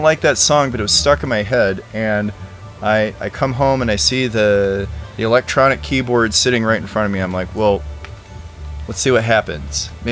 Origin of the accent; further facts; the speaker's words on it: Indiana, United States; also born or lived in Richmond, Virginia; I had been living in Richmond, Virginia at the time. I grew up in Northwest Indiana, about an hour from Chicago. But I ended up in Richmond for a little while